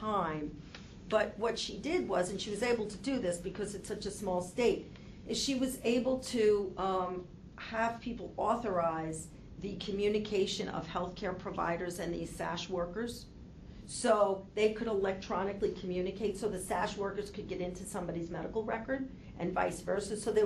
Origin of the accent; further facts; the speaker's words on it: New York, United States; Now, you obviously can hear that I'm a New Yorker.